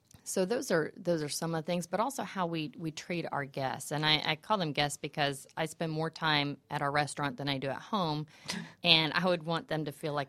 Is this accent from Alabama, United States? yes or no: yes; Bay Minette, Alabama, United States; also born or lived in Texas; up in Lower Alabama, Bay Minette, which is Gulf Coast area, mm-hmm. Or Gulf Shores area, and then I was from Texas and had relatives in New Orleans